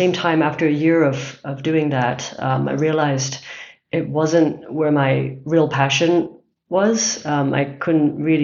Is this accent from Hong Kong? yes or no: yes; Hong Kong; I guess I grew up in Hong Kong. So after I went to business school, I moved back to Hong Kong to work as a proprietary trader, actually at Bank of America Merrill Lynch.